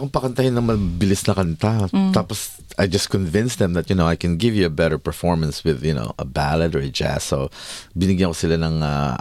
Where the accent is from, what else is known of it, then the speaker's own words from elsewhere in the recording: Melbourne, Victoria, Australia; Balit, pareho kami taga Melbourne.